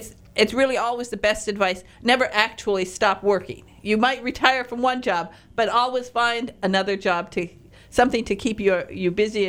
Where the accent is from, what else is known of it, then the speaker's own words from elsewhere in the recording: Detroit, Michigan, United States; And having come from, been raised in Detroit, I'm actually from Northern Michigan, but I was raised in Detroit, of course, Motown.